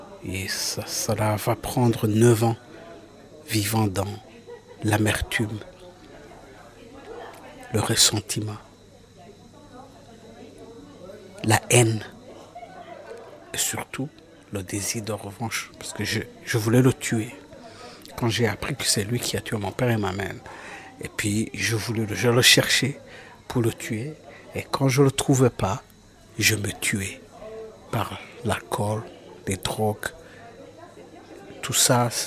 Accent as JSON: {"language": "French", "country": "Rwanda", "tie": "born there", "said": "Je suis allé au Rwanda en 2007, dans mon village natal, là où j'étais né"}